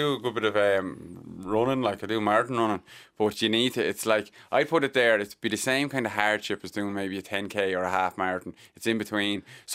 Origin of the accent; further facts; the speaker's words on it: Cork, Munster, Ireland; accent: Cork; I went back in the Cork accent. I was like, what do you mean, F me? I'm from Cork